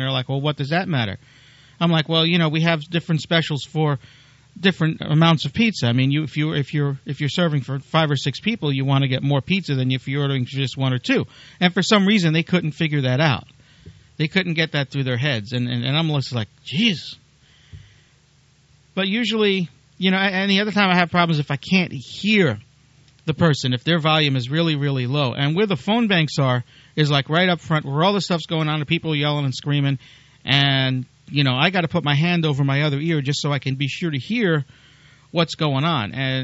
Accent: New York, United States; plain cheese pizza, because that's the way I had it growing up in New York.

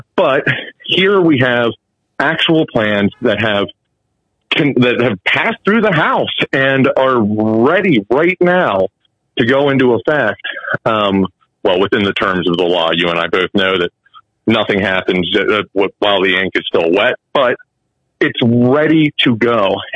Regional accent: Wheeling, West Virginia, United States; also born or lived in Washington, D.C.; I'm from Wheeling, West Virginia. I moved to Jefferson County a few years ago after working in D.C. and living in D.C. for about a decade.

